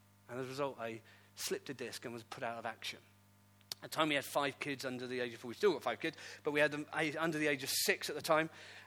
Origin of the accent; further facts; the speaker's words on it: Wales, United Kingdom; also born or lived in Manchester, England; And so I always say, "Oh, I'm Welsh. I'm Welsh." And so I grew up with this. I'm Welsh. I'm Welsh. But I never kind of thought we'd ever come and live here.